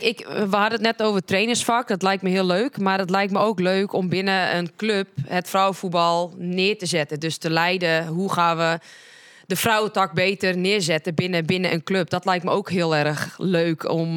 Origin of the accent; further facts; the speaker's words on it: Friesland, Netherlands; Zo zijn wij, hè, als Friesen.